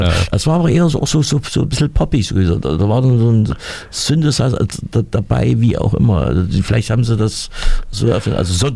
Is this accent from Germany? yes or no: yes; Schlöben, Thuringia, Germany; Also ich bin hier geboren und noch nicht weggezogen. Ich bin zwar in Schlöben groß geworden, aber so mehr regional geht gar nicht. Also ich habe es in den 61 Jahren nicht gepackt